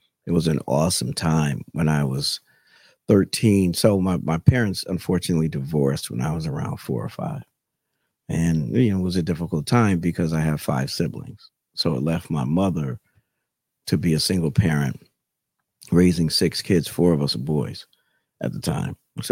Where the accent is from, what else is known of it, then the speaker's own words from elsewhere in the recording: New Haven, Connecticut, United States; I grew up in New Haven. I was born in New Haven, and we first lived in Ashman Street Projects, moved from Ashman Street Projects to Eastern Circle, better known now as Exit 8.